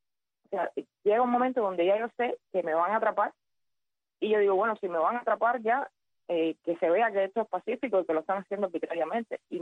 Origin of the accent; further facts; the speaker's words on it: Guanabacoa, Havana, Cuba; Yo soy de Guanabacoa.